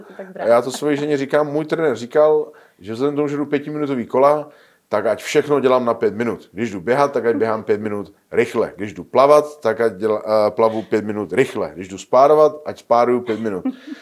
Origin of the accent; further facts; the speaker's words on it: Olomouc, Olomouc Region, Czechia; já jsem Olomoučák, takže za mě ve fotbalu fandím Sigmě Olomouc.